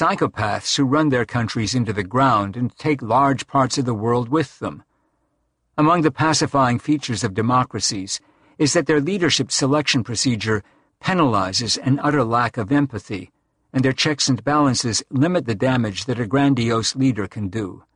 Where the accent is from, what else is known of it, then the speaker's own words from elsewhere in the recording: Canada; now in United States; As a Canadian expatriate in New England, I get to feel good twice.